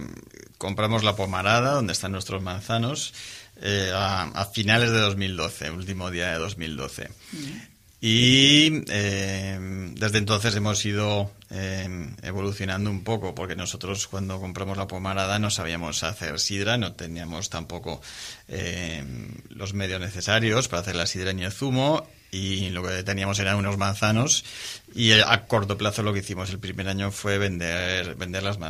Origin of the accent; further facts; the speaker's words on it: Madrid, Community of Madrid, Spain; also born or lived in San Sebastián; yo, bueno, he vivido en Madrid siempre, aunque tengo antecedentes cantabros. Sí. Tengo familia en Cantabria y, bueno, nací en San Sebastián.